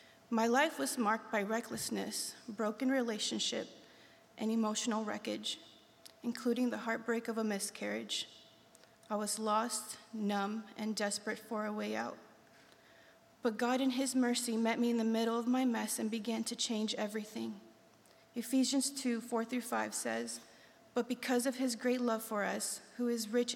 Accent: Texas, United States; I was born and raised in South Texas by a young single mother.

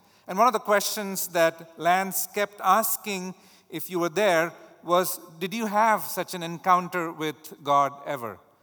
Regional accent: India; I grew up in India.

